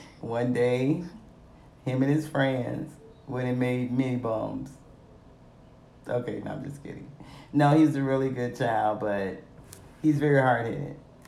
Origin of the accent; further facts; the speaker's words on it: Mississippi, United States; born there; I was born in Mississippi, 1963.